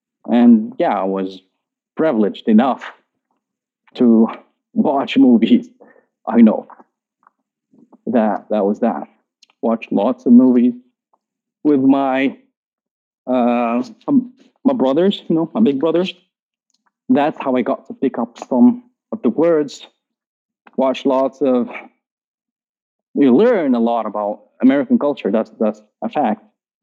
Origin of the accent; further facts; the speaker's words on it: Morocco; عندنا في المغرب بزاف ديال البلاتفورم